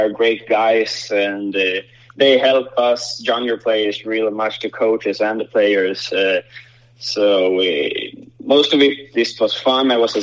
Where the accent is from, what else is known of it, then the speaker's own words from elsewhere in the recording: Fagersta, Västmanland, Sweden; English is a second language; That was ever since I came to Färjestad from my hometown, Fagersta.